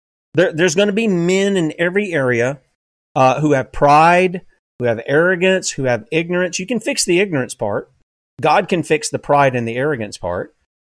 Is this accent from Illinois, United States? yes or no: no; South Carolina, United States; I know some people think I'm from there. I'm from South Carolina. I'm not from North, okay?